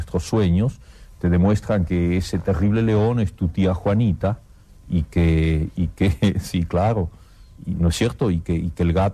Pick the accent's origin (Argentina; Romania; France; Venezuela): Argentina; yo estaba traduciendo mi reacción como argentino frente a lo que sucedía en la política